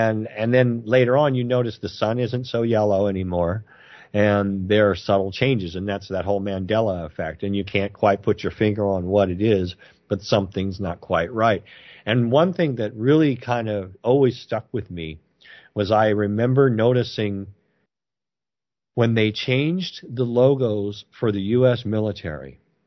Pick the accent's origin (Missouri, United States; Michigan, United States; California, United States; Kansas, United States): California, United States; I grew up in the Bay Area in the, well, we'll say the late 80s and the early 90s